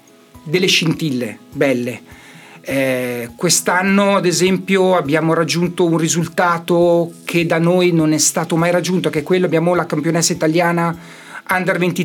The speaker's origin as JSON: {"language": "Italian", "town": "Saronno", "region": "Lombardy", "country": "Italy", "said": "sono di Saronno"}